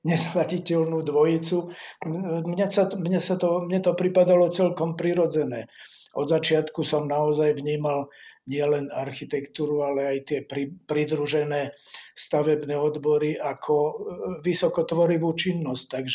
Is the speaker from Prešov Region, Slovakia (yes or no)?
no; Žilina, Žilina Region, Slovakia; also born or lived in Holíč; Ale v Holíči sme vydržali 3 roky, teda moje prvé 3 roky. Potom sme sa začali rôzne sťahovať z Volen, Bratislava, až sme zakotvili v Žiline. V Žiline som vlastne od prváčika, od roku 50.